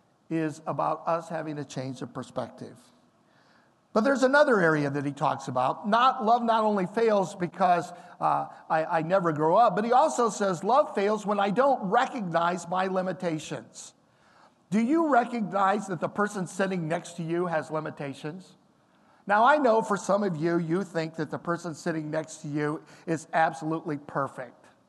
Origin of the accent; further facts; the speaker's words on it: Chillicothe, Illinois, United States; When I was a little boy, I grew up in Chillicothe, Illinois, small town north of Peoria in Illinois.